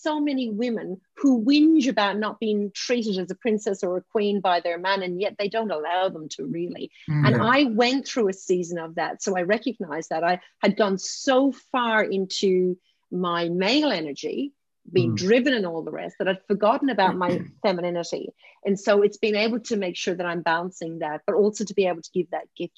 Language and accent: English; Ireland; growing up in Ireland